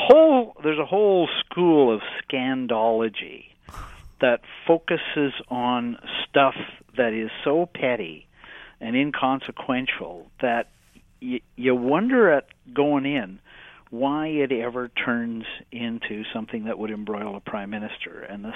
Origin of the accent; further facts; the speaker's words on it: Canada; And I guess as a Canadian, I go, where are we?